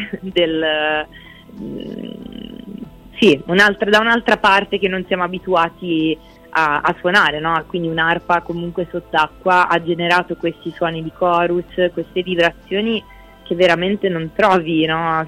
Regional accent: Torre del Lago Puccini, Tuscany, Italy; tra Lucca e Pisa, insomma, dove sono cresciuta, a Torre del Lago Puccini per la precisione

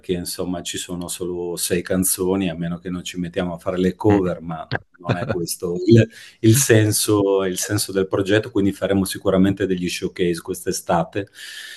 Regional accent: Cervignano del Friuli, Friuli-Venezia Giulia, Italy; now in Gorizia, Italy; Io vivo a Gorizia, sono cresciuto a Cervignano del Friuli, ma insomma ho bazzicato più intorno a Udine.

